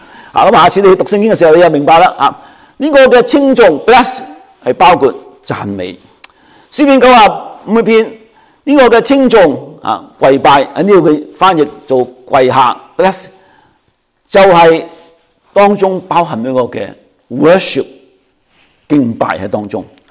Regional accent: Guangdong, China; 我哋广东人就可能唔系好习惯唱诗歌嘅时候举手

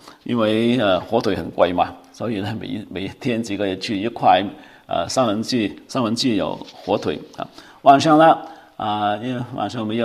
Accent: China; 吃是我们中国人很注重的一件事情啊，因为我们中国人特别喜欢吃

